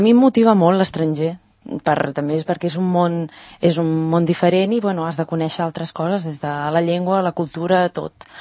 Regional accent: Sant Cugat del Vallès, Catalonia, Spain; vinc a València. Però jo sóc de Sant Cugat

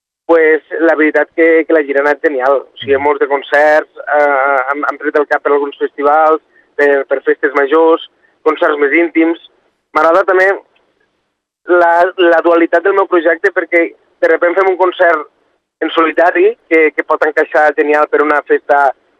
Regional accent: Catalonia, Spain; jo vinc del Delta l'Ebre

